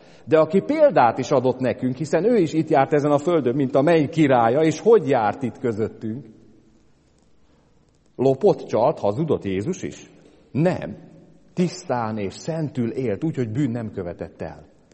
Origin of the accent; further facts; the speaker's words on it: Hungary; egy idegen országban vagyok, és én magyar vagyok